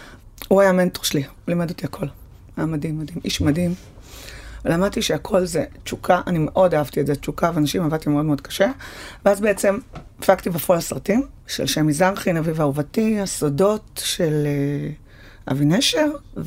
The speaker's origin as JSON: {"language": "Hebrew", "town": "Netanya", "region": "Central District", "country": "Israel", "also_born_or_lived": "Paris, France", "said": "וקיבלתי טלפון מחברה מנתניה, אני מנתניה"}